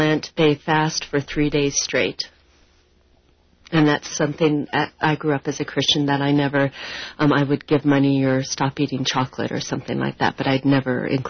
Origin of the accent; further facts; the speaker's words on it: Arvada, Colorado, United States; also born or lived in Salt Lake City; So I was born in Salt Lake City, Utah, but grew up here in Colorado, moved here when I was one.